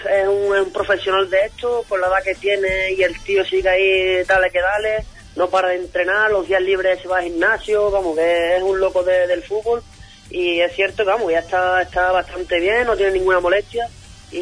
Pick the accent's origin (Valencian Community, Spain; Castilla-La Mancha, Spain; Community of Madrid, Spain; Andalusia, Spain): Andalusia, Spain; Lepe; pues aquí en mi pueblo con bastantes amigos, compañeros de aquí de la escuela de fútbol. Y, hombre, seguro que será un partido bonito. Bastantes chavales de aquí de Lepe